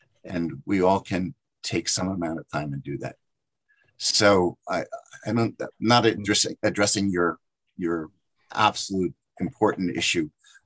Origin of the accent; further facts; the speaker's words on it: Livingston, New Jersey, United States; I grew up in New Jersey, as was mentioned, and I grew up in a little suburban city, town called Livingston.